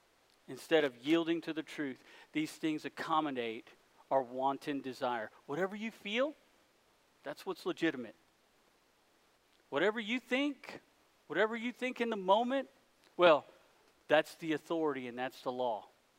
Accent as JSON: {"language": "English", "town": "Dallas", "region": "Texas", "country": "United States", "said": "Y'all, I'm from Dallas. I've been living in Dallas for 20 years."}